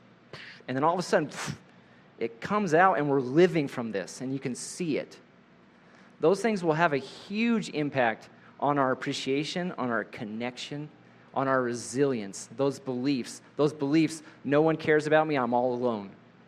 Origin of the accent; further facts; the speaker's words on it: United States; I'm restless too, because I'm an American